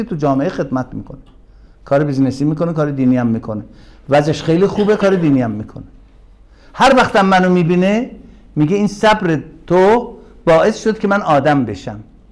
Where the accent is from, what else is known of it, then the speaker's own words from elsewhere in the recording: Iran; ما ایرانی هستیم دیگه، اینو توضیح نمیدم.